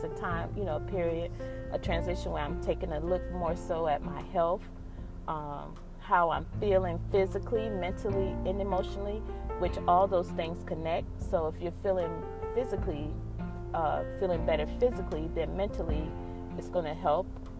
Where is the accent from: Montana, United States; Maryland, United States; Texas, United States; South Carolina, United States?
South Carolina, United States; Orangeburg; So people who know me, I'm from Orangeburg, but dirt roads and all that kind of stuff, that's probably something I somewhat grew up off of.